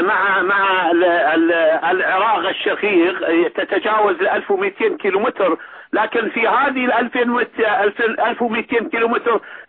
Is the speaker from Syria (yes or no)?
no; Khuzestan, Iran; اسمح لي أن أصحح أنه أنا ليس إيراني وإنما أحوازي